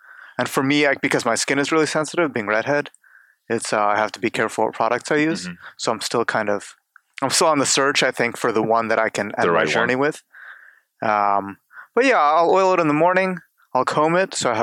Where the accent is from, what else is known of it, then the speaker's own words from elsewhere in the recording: Cleveland, Ohio, United States; Just to visit the family. I mean, I grew up here, so we moved here from Odessa in 92 or something like that.